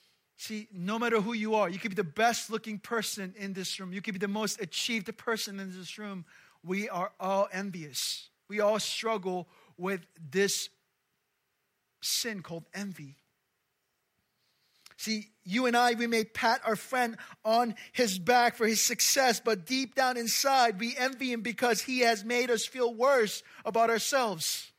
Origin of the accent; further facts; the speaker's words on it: Gangwon, South Korea; English is a second language; now in United States; And, you know, I couldn't speak English. I was, you know, middle of nowhere. It wasn't like I went from Seoul to America. It was like Gangwon-do to America.